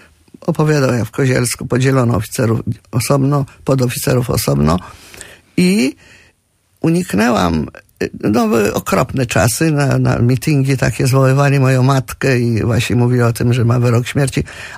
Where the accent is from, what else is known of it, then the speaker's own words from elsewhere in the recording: Rivne Oblast, Ukraine; No cieszę się, że pochodzę z kresu, bo to dużo, dużo daje wspomnień i przeżyć pewnych jakiegoś nastawienia do życia. To była wieś, normalna wieś ukraińska pod Równem